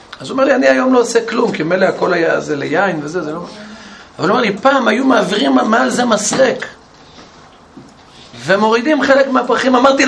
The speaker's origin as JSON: {"language": "Hebrew", "town": "Mevo Horon", "region": "West Bank", "country": "Israel", "tie": "born or raised there", "said": "אני גדלתי במשק במבוא חורון, ראיתי הרבה סוסים רצים."}